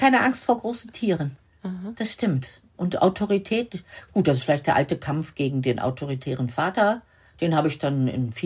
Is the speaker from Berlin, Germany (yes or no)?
no; Lower Saxony, Germany; ich komme ja aus Niedersachsen